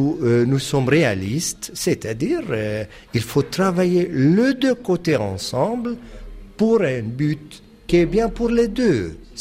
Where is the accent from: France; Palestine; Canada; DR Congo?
Palestine; Ramallah, West Bank; also born or lived in Amman, Jordan; Je suis né à Amman, en Jordanie, il y a 55 ans. Mais mes parents, qui sont palestiniens, moi-même, je suis palestinien, mes parents ont décidé 1954 de s'installer à Ramallah.